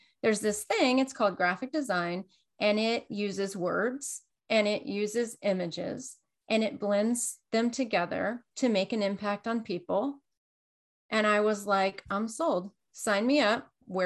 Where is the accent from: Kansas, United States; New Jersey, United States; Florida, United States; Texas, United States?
Kansas, United States; So I grew up in Kansas.